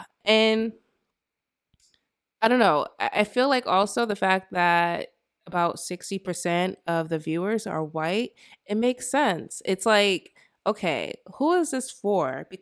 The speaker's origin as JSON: {"language": "English", "town": "Boston", "region": "Massachusetts", "country": "United States", "said": "I'm not on the East. I'm from the East Coast. I'm from Boston."}